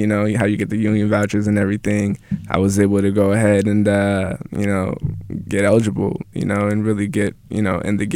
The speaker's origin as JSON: {"language": "English", "town": "Glendale", "region": "Arizona", "country": "United States", "said": "I'm from Phoenix, Arizona, where it gets really, really hot."}